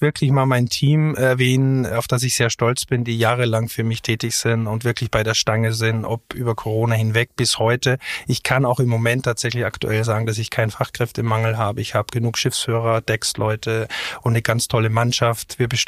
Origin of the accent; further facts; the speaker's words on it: Styria, Austria; kriegt tatsächlich eine steirische kulinarische Ecke, wo es wirklich das gibt, wo ich herkomme.